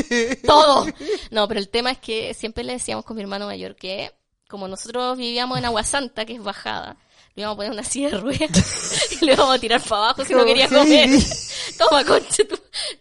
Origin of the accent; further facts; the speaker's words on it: South Korea; Yo respeto más a los ancianos. Soy coreana.